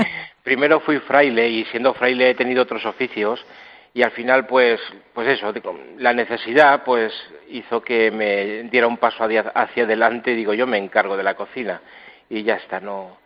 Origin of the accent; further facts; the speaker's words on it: Castilla-La Mancha, Spain; Bueno, como manchego que soy, disfruto mucho haciendo pisto